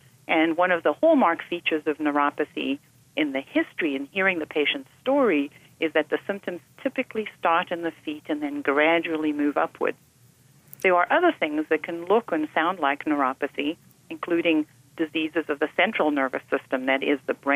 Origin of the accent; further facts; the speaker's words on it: South Africa; also born or lived in Portugal; now in United States; I am Portuguese by birth. I grew up in South Africa